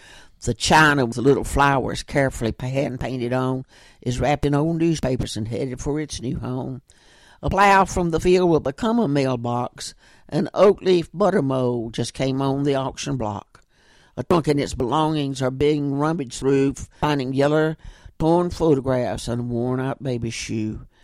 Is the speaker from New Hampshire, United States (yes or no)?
no; Murfreesboro, Tennessee, United States; when I was growing up in Murfreesboro in 1938, a girl was supposed to finish high school, get married, have babies.